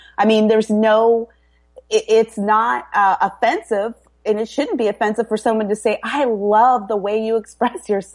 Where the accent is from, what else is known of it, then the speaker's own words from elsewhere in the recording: Canada; I'm Canadian too.